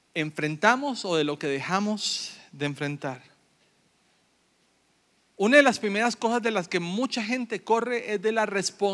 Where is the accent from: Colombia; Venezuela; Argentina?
Colombia; now in Ecuador; he tratado hasta de limar un poquito mi acento, pero todavía me siguen identificando como colombiano. Llego a mi tierra, llego a Colombia y me dicen que hablo como ecuatoriano.